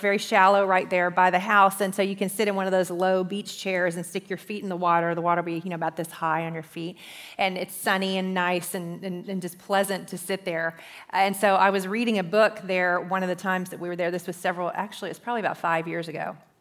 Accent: Texas, United States; I grew up in Texas, and I know a water moccasin when I see one.

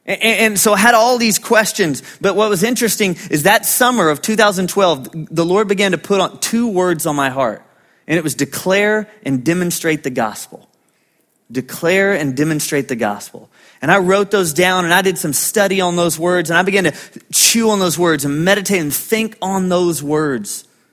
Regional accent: Bryan College Station, Texas, United States; To return to my hometown of Bryan College Station and to declare what God's done for me. And listen, that's kind of crazy because like I'm going back home.

